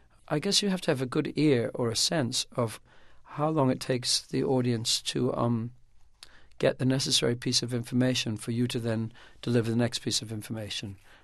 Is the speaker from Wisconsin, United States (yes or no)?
yes; Wisconsin, United States; I can come onto the stage and within a minute say that I'm from Wisconsin.